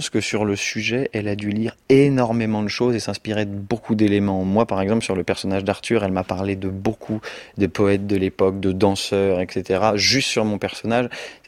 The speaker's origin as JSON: {"language": "French", "town": "Paris", "region": "Île-de-France", "country": "France", "said": "je suis parisien, moi, pur jus, enfin d'origine belge."}